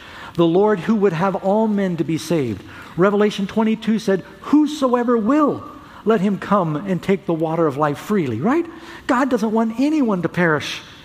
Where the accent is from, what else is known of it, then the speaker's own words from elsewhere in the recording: New York City, New York, United States; I grew up in New York City, and it was like driving in New York City for forever, and you're still there.